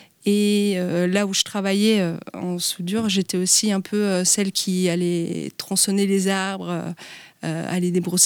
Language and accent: French; Belgium; parce que je suis belge de nationalité, et j'ai grandi en Belgique.